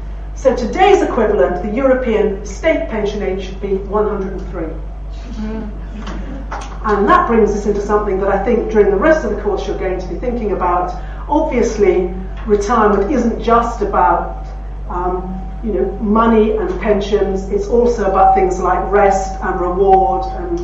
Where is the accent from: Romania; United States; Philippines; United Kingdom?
United Kingdom; England; not only because I come from England